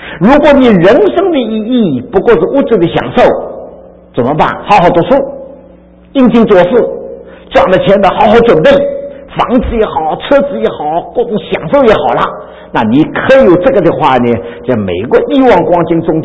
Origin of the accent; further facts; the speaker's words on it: China; 我们中国人都相当注重的，我个人身上有些好的表现。